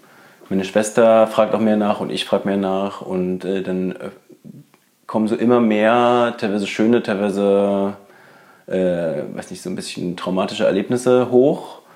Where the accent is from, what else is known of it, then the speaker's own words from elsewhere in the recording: Berlin, Germany; born there; ich bin auch in Berlin geboren.